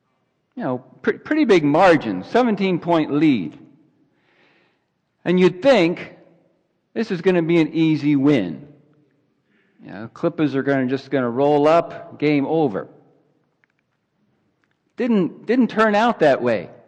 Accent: Cincinnati, Ohio, United States; And so, because I grew up in Cincinnati, Ohio, I also cheer for the Cincinnati Reds baseball team, Cincinnati Bengals football team.

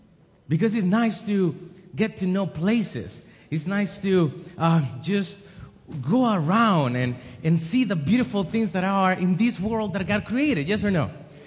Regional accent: United States; born there; I was born here in the States. My parents are from El Salvador, so I needed to come prepared because I wanted to represent El Salvador.

